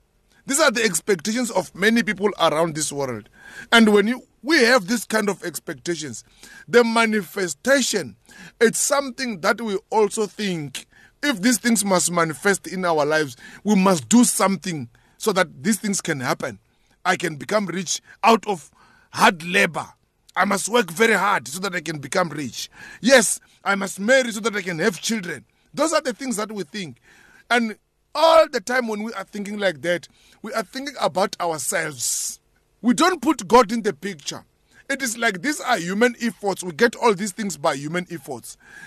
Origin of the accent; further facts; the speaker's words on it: Baloi, Lanao del Norte, Philippines; You are coming from Mashagan, I'm coming from Baloi.